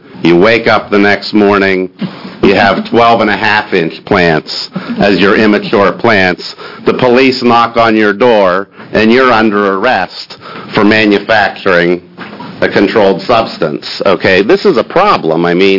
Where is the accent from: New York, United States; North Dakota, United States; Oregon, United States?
Oregon, United States; Portland; mm-hmm. and I'm an attorney from Portland, Oregon.